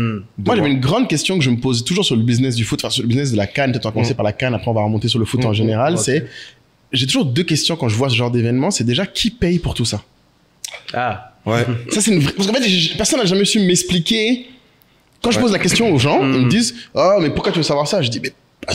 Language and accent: French; Côte d’Ivoire; Je ne sais pas de quoi tu parles, je suis ivoirien.